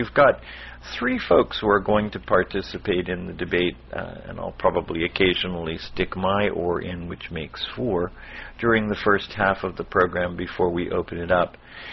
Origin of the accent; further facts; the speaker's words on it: Miami, Florida, United States; from Miami, Florida, and welcome to this evening's edition of Tuesday Topics.